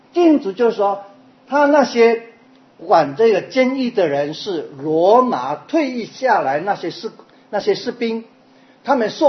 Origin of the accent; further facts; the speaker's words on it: Taiwan; 我从台湾来，也被台湾的思想所控制。